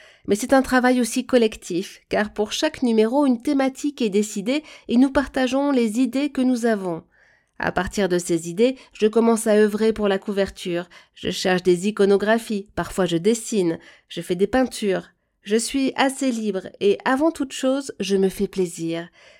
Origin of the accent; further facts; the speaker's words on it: Centre-Val de Loire, France; Je suis du Berry. Chez moi, la langue, c'est le Poitevin Saintongeais. J'ai fait mes études en graphisme à Toulouse